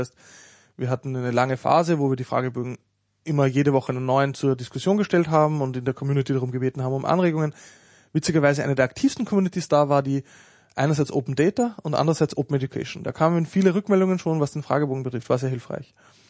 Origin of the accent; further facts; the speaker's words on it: Linz, Upper Austria, Austria; oder in meiner Heimatstadt in Linz gibt es sowas